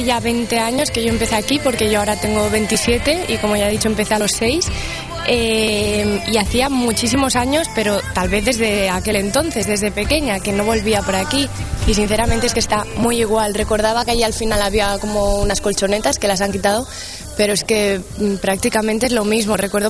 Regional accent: Sabadell, Catalonia, Spain; born there; He estado durante 9 años también en el CAR de San Cugat y soy nacida en Sabadell.

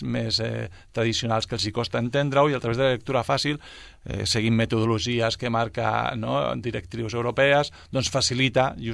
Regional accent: Sabadell, Catalonia, Spain; jo soc del barri de Can Déu, els meus pares encara viuen allà

